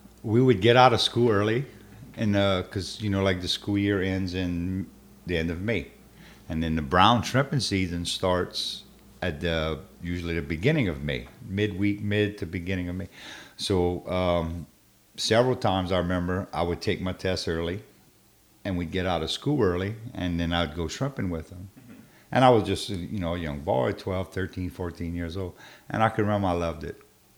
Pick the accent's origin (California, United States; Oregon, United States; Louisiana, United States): Louisiana, United States; Chauvin; now in Houma, United States; Originally, we're from Chauvin, which is probably about 20 miles further south, which we call down the bayou. Mm-hmm. And I grew up there, and I moved to HOMA in 1993.